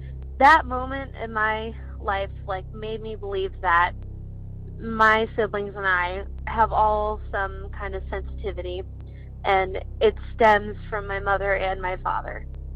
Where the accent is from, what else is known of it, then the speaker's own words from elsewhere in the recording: Midwest, United States; we go, like, we're from the Midwest, and we'll go to like the East Coast